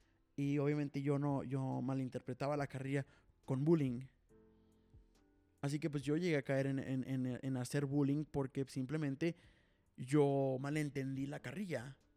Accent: United States; yo como había pasado la mayor parte de mi infancia en Estados Unidos

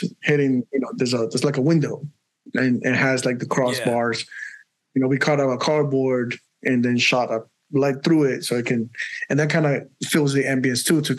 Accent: Colombia; I come from a country where there is violence. I come from Colombia, but it's also because of the violence.

